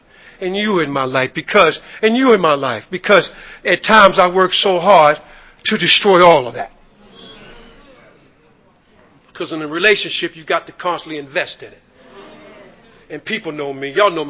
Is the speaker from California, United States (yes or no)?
no; Maryland, United States; born there; Of course, I was born in Maryland, but our family is from the South.